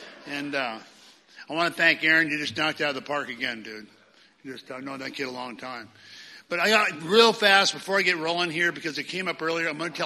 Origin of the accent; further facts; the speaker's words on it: Portland, United States; I'm from Portland. You probably tell by my accent. Irish Catholic, went to parochial schools when I was a kid